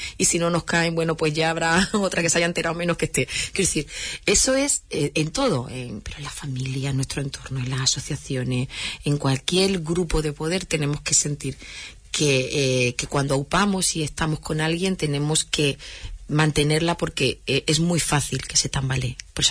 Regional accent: Andalusia, Spain; se trabaja sobre nuestra identidad como andaluza y andaluza

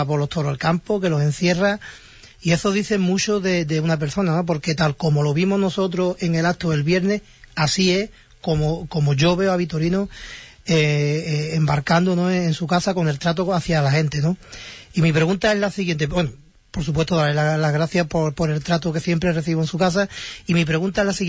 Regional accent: Llauri, Valencian Community, Spain; de Llauri.

